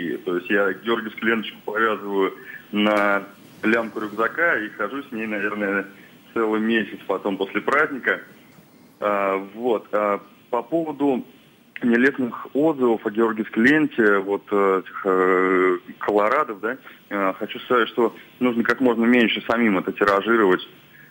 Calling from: Tula, Tula Oblast, Russia; я из Тулы.

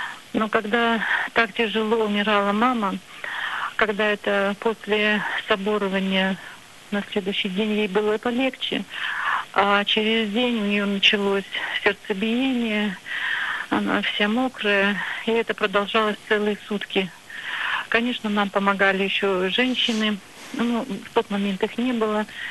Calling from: Chelyabinsk Oblast, Russia; Я звоню из Челябинской области.

